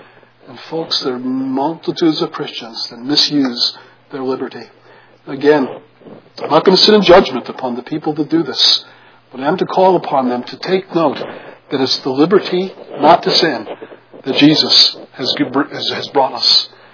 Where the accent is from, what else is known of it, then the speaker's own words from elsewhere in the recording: Brooklyn, New York, United States; I remember growing up in Brooklyn, New York, we all lived in these row houses